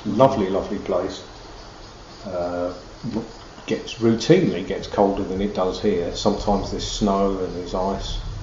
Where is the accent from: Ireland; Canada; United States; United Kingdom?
United Kingdom; Chalkwell, East of England; also born or lived in Wembley; I was born in Wembley, but moved to Chalkwell when I was four. Grew up in Chalkwell.